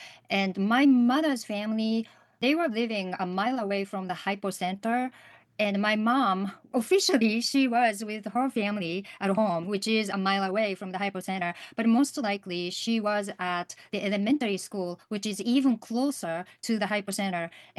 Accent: Hiroshima, Japan; Growing up in Hiroshima, and especially in the 70s, 80s, there were still lots of nuclear tests going on.

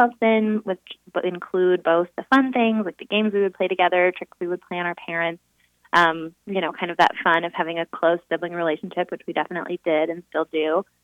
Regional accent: Highland Park, Illinois, United States; I grew up in Highland Park right outside Chicago.

